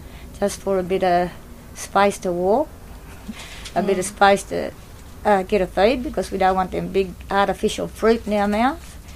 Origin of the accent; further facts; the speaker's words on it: Australia; But just being an Australian alone is hard. Being a black Australian, please shoot me.